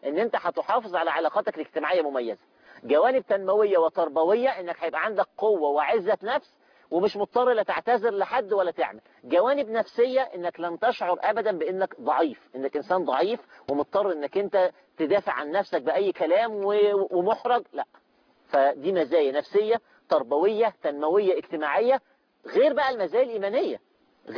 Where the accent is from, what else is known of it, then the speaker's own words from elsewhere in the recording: Egypt; جملة دارجة عندنا في مصر